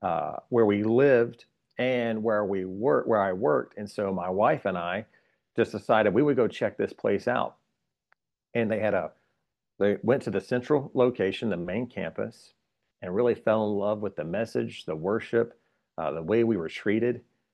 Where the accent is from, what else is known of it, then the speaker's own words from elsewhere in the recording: Alabama, United States; also born or lived in Louisiana; Alabama, born and raised, spent about 6 years in Louisiana. But other than that, I was born in South Alabama on the Georgia line, grew up there, moved back to the same place after living in Louisiana for 6 years